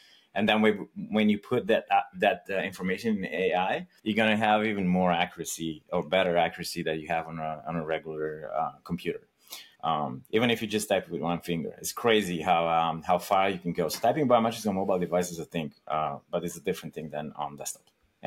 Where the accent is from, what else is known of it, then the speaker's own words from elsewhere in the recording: Romania; I'm from Romania originally, so it's Europe.